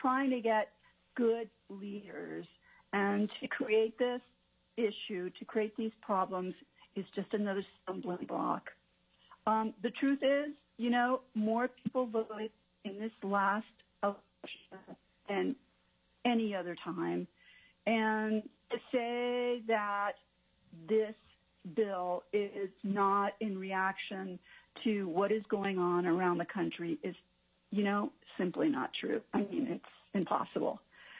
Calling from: Fairbanks, Alaska, United States; I'm calling from the Goldstream Valley in Fairbanks, Alaska.

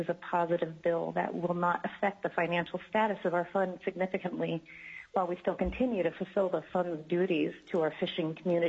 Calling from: Homer, Alaska, United States; I'm calling in from Homer

